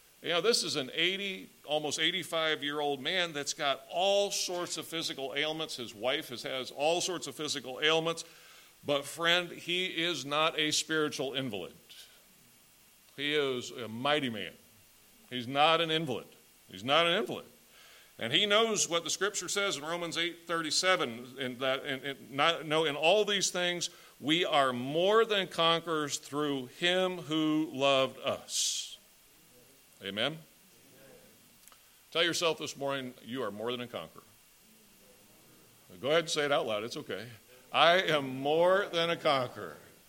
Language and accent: English; Indiana, United States; the gentleman that kind of discipled me after I first became a Christian growing up in Indiana.